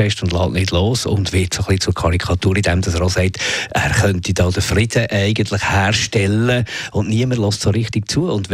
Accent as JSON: {"language": "German", "town": "Niederhasli", "region": "Zurich", "country": "Switzerland", "said": "als Zürcher Unterländer. Niederhasli ist natürlich GC."}